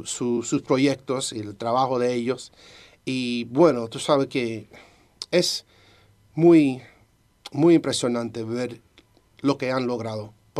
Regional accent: Cuba; Y no me identifico como afrocubano, por ejemplo. Muchos dicen que yo soy cubano, ¿y qué? Eso es todo. Aunque yo tengo piel, tú sabes, moreno

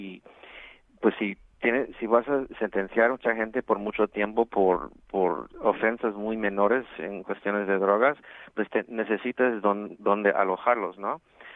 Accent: California, United States; En California, de donde yo soy originalmente

